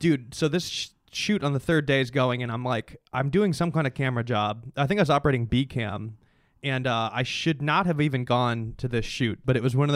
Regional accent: Chicago, Illinois, United States; Yeah, I'm from Chicago.

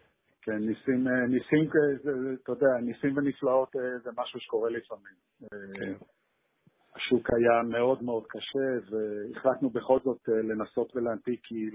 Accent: Jerusalem, Jerusalem District, Israel; also born or lived in United States; אני בן 57, גדלתי בירושלים, וחלק מהזמן גם היינו בשליחות בארצות הברית, אז יש לי גם רקע אמריקאי כזה, לא מבוטל.

